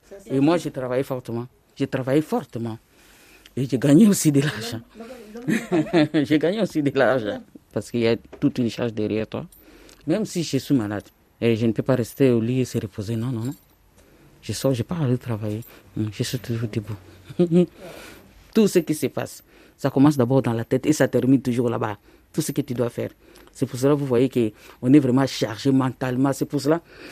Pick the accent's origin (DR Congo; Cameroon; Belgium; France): DR Congo; Mais nous sommes des Congo RDC. Nos hommes sont des rois.